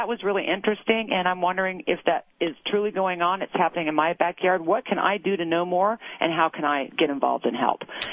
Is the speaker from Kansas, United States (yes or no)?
yes; Kansas, United States; Born and raised in Kansas.